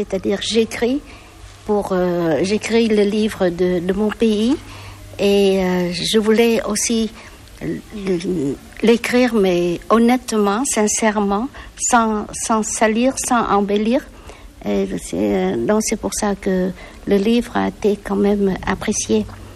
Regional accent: Vietnam; French is a second language; Moi, j'ai grandi au Vietnam et j'ai été dans une école française. C'est pour ça que je maîtrise un peu la langue.

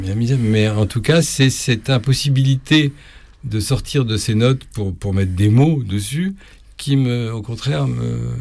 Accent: Bourges, Centre-Val de Loire, France; born there; je suis né à Bourges, je disais, comme Yankelevitch. Et lui, c'était un peu par accident. Et puis, mais en fait, j'habite pas loin, vers Nohant.

